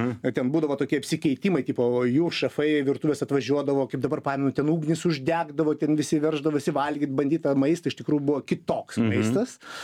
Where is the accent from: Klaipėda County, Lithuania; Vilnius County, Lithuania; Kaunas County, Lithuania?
Vilnius County, Lithuania; Vilnius; Užaugęs Lazdynai, mano pirmas rajonas.